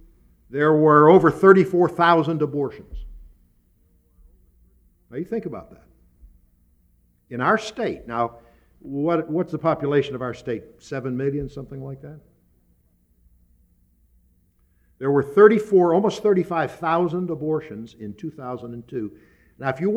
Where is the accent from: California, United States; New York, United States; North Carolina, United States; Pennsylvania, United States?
Pennsylvania, United States; The same way, when I was raised in Pennsylvania had a 3-day waiting period for getting married.